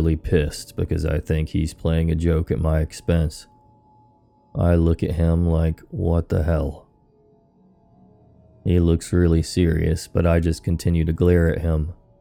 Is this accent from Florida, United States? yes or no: yes; Florida, United States; moved away; I drove from where I grew up in Central Florida all the way into the middle of Arkansas, in its capital city of Little Rock.